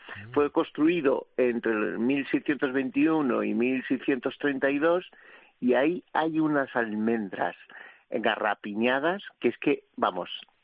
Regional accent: Villacastín, Castile and León, Spain; en mi pueblo, Villacastín, Segovia

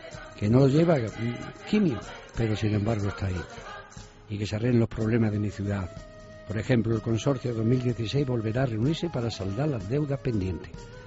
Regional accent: Cáceres, Extremadura, Spain; Mi Pueblo, Mi Ciudad, lo que yo he conocido y lo que he vivido desde que nací hasta nuestros días. Mis recuerdos de Cáceres.

